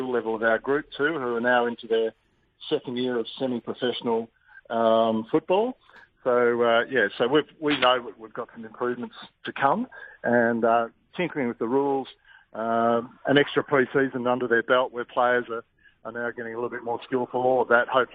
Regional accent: Western Australia, Australia; now in Queensland, Australia; WA is always home, yeah, definitely. But I've been in Queensland now longer than I grew up in Western Australia.

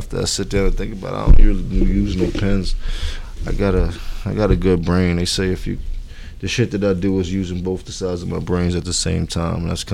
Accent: Harlem, New York, United States; I'm from Harlem. You get dressing lessons when you come outside every day.

